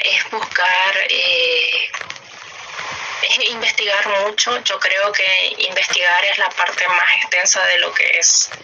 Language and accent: Spanish; Formosa, Argentina; also born or lived in Corrientes; Mi papá trabaja en Formosa. Yo nací en Corrientes, pero me crié en Formosa.